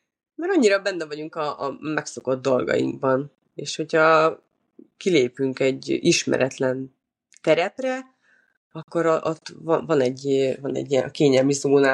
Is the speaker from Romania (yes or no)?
no; Hungary; moved away; Egyébként nagyon el is kezdett már hiányozni a szülőhazám, a magyar nyelv, így, hogy tényleg már 5 nyelven megtanultam beszélni, vagy hát 4-en, ugye az anyanyelvemen.